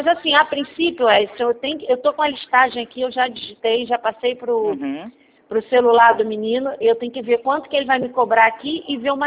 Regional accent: Armação dos Búzios, Rio de Janeiro, Brazil; Não, São Pedro de Búzios.

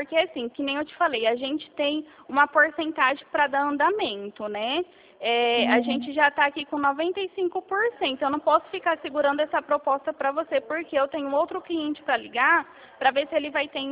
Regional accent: Presidente Prudente, São Paulo, Brazil; Eu sou de Prudente.

